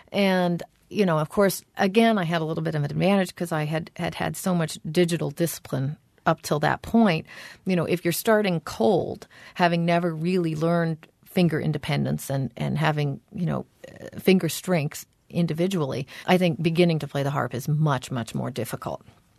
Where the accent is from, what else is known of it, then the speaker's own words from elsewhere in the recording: Oklahoma, United States; I grew up in Oklahoma and there aren't a lot of harps floating around, or at least weren't then. Maybe now there are. But it was a pretty rarefied thing in my part of the country at that point.